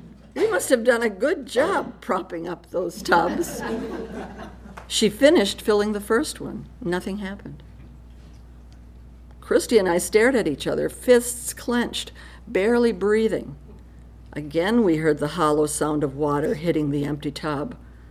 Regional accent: Brule, Wisconsin, United States; I grew up in Brule, Wisconsin, which is very close to the ports of Duluth and Superior.

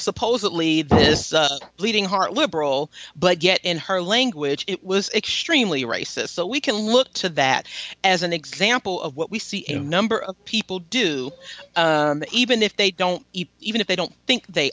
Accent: New York, United States; I was born, I'm from New York, and I'm a product of the public school system.

